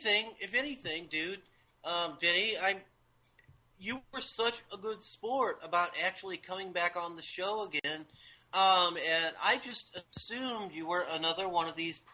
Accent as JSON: {"language": "English", "region": "Missouri", "country": "United States", "said": "I'm from Missouri, man."}